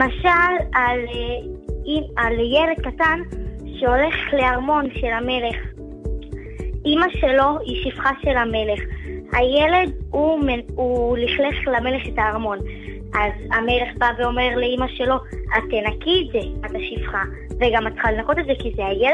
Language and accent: Hebrew; Beit She'an, Northern District, Israel; אני מבית שאן.